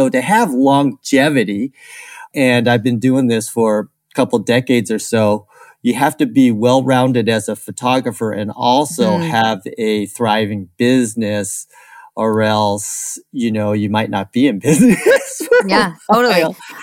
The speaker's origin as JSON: {"language": "English", "region": "California", "country": "United States", "said": "Yeah, well, I'm from California"}